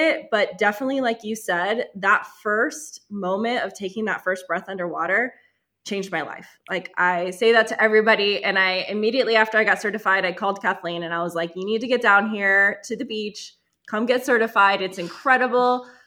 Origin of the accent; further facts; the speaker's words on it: Costa Rica; also born or lived in Florida, United States; So I'm actually originally from Costa Rica. I was born and raised here. And my dad's from Florida, so I spent some time in Florida as well. And then I moved back.